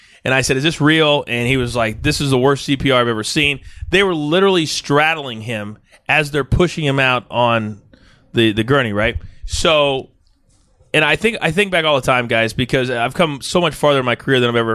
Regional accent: Midwest, United States; I'm from the Midwest. So I started in Wichita.

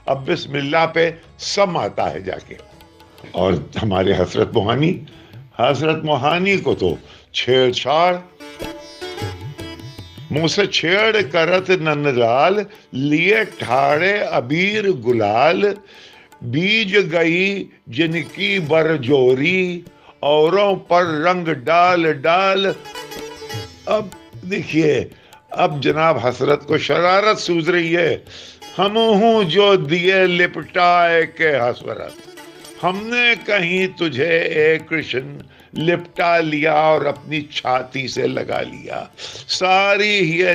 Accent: Uttar Pradesh, India; लेकिन फिर होली के कई हमारे यहाँ यूपी में नशे भांग का भी बड़ा दौर दौरा था

